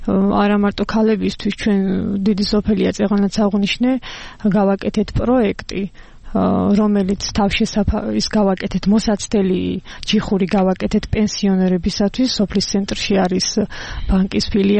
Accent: Zemokedi, Kakheti, Georgia; მე გახლავართ დედოფლისწყაროს მუნიციპალიტეტის სოფელი ზემოქედიდან ვარ

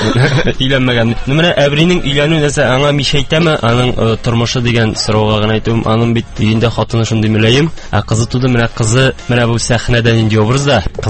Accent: Norma, Tatarstan, Russia; Мин Балтач районыннан, Нормауылыннан. Шунда туып үстем, мәктәптә йөрдем.

